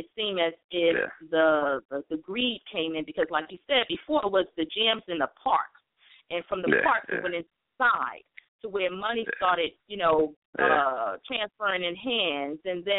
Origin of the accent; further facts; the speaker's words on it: Bronx, New York, United States; being born and raised in the Bronx, as myself as well, we were in it